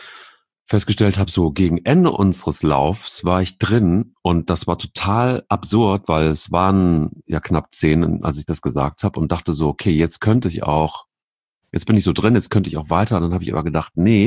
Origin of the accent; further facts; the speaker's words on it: Rhineland-Palatinate, Germany; Bei uns im Westerwald sagt man schibbelig.